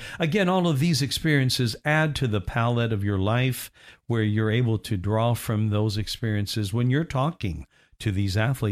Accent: Evansville, Indiana, United States; Evansville, Indiana. Yeah.

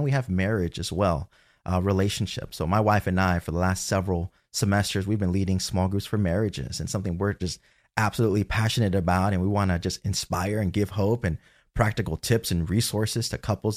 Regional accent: Texas, United States; now in Gainesville, United States; So Gainesville, Florida, I'm originally from Texas

